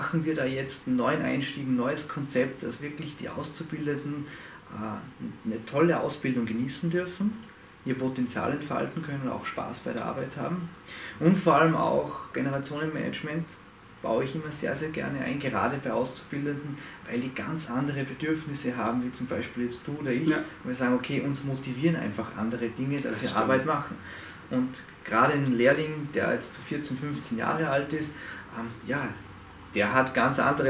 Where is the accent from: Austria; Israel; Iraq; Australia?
Austria; Salzburg; ich komme aus Salzburg in Österreich.